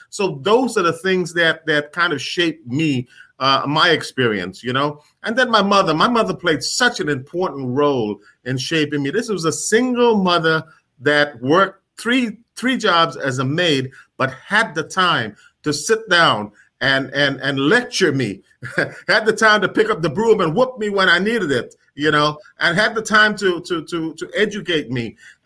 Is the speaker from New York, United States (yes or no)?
yes; New York, United States; I grew up in the Bronx, which is like six blocks from Yankee Stadium.